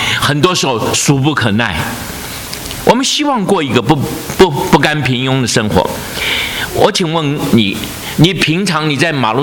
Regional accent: China; 你想我们中国人讲一句话叫什么？一世缘，对不对？

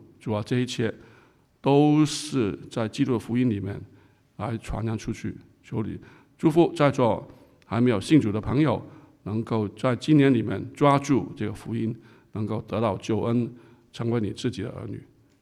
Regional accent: China; 我们中国人说白扯什么竿头更进一步，对不对？

